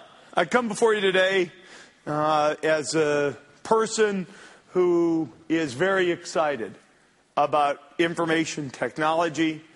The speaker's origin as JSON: {"language": "English", "town": "Detroit", "region": "Michigan", "country": "United States", "tie": "born or raised there", "said": "I grew up in Detroit, and so I guess car industry very much on my mind."}